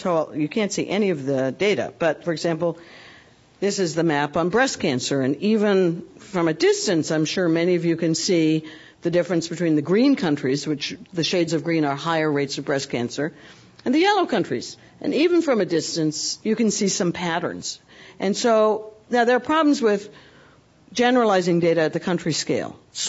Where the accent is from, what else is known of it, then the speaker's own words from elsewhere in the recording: Canada; As a Canadian, that makes a lot of sense.